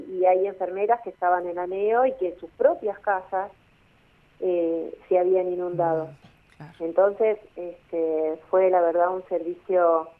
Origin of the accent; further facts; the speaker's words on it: Godoy Cruz, Mendoza, Argentina; born there; Yo nací, en Godoy Cruz, uh-huh. y después mi mamá y mis abuelos son de Carmenza, al sur, cerca de General Alvear.